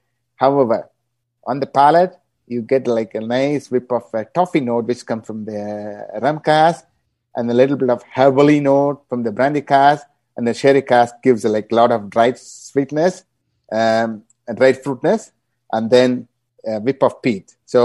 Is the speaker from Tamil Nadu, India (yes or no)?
yes; Chennai, Tamil Nadu, India; So I got that inspiration from the stew because I am hailing from Madras myself.